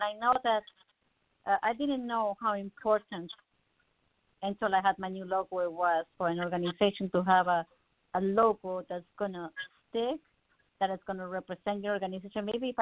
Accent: Mexico City, Mexico; I can teach you Spanish. I'm from Mexico City. I used to be a teacher, right?

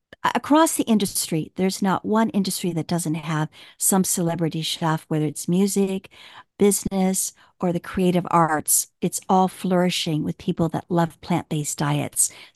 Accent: Midwest, United States; now in New York, United States; Growing up in the Midwest, food was always a big part of my growing up. Coming to New York was another aspect of it

